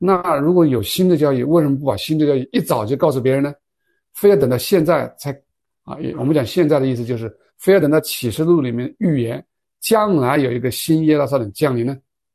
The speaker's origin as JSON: {"language": "Chinese", "region": "Heilongjiang", "country": "China", "said": "我们是黑龙江的，我们不是爱黑龙江啊，不是爱我们中国"}